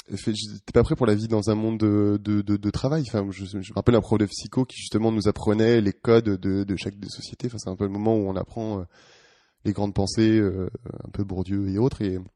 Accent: Brittany, France; Je viens d'une famille rurale, enfin je suis originaire de Bretagne. Mon père est agriculteur, ma famille est plutôt dans le milieu médico-social

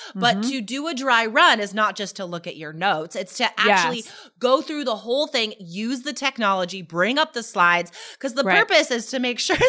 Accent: United States; And I'm like, as an American, that's annoying.

